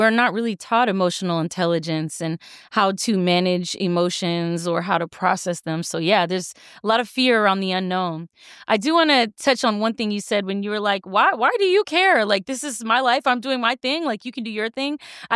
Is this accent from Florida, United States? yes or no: yes; Florida, United States; Oh, shout out to I'm from Florida, too.